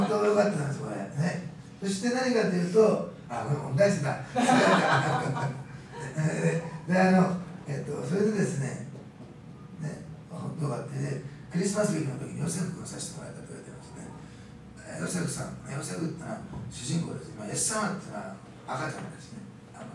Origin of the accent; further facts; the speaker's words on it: Osaka, Japan; 大阪で生まれ育ったら、あのえげつなさを、ね、本当に。